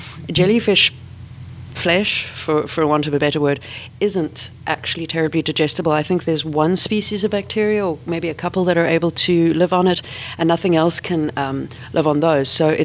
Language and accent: English; South Africa; Growing up in South Africa, as I did, we still occasionally saw cases of it there.